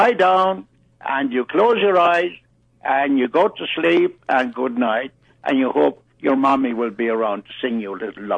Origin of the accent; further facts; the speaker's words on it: Ireland; also born or lived in Brooklyn, United States; now in United States; I'm of Irish extraction. I was born in Brooklyn, but raised in Ireland due to a set of circumstances that were somewhat fatal.